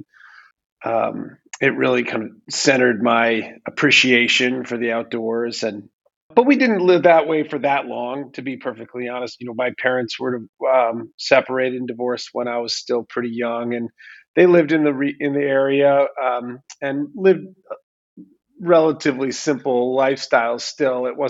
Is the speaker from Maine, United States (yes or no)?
yes; Maine, United States; But, you know, in growing up in Piscataquis County, I also felt like a bit of an outsider.